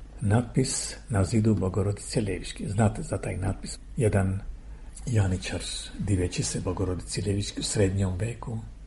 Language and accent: Serbian; Armenia; Serbian is a second language; Rekao sam, ja sam iz Jermenije.